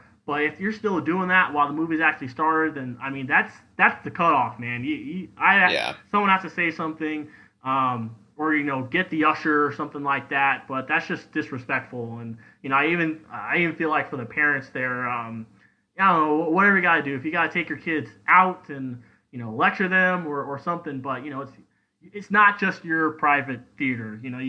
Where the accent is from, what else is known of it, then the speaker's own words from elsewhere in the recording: Tucson, Arizona, United States; I'm a huge fan of Major League, and I grew up in Tucson, Arizona, and they actually filmed a lot of the spring training there at a site called High Corbett Field.